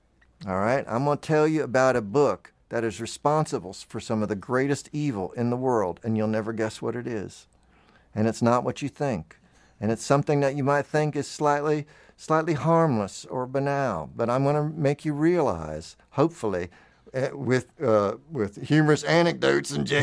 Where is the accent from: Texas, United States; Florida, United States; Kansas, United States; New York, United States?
Florida, United States; Tallahassee; now in Lexington, United States; I am from Tallahassee, Florida. I live in Lexington, Kentucky.